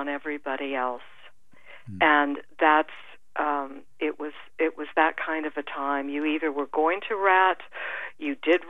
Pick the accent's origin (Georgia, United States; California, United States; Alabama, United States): California, United States; I had grown up in California. I'm a Californian